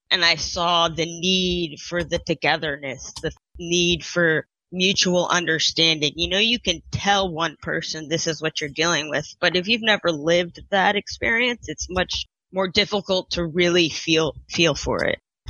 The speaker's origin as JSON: {"language": "English", "town": "St. Louis", "region": "Missouri", "country": "United States", "tie": "born or raised there", "moved": "as an adult", "lives_now": "Portland, United States", "said": "Well, first of all, growing up in St. Louis was awesome. I loved it."}